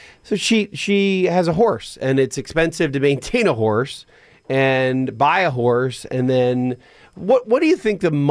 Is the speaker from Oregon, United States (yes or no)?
no; Pennsylvania, United States; I'm from Pennsylvania, pretty rural Pennsylvania, about an hour and a half outside of Philly. And in the rolling hills of near Amish country.